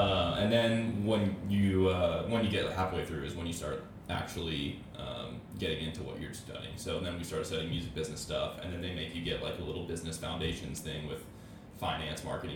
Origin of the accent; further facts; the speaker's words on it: Houston, Texas, United States; moved away as an adult; now in Austin, United States; I grew up and lived in Houston, Texas for 18 years until I went to college here in Austin.